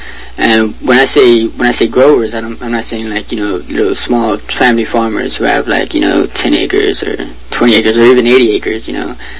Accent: Immokalee, Florida, United States; Yeah, I grew up in Immokalee. I was born and raised there.

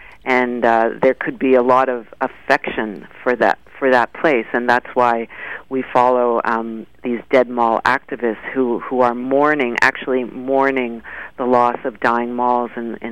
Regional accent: Toronto, Ontario, Canada; now in Montreal, Canada; growing up in the suburbs, I grew up just outside of Toronto in the suburbs, I spent every weekend of my youth in a shopping mall.

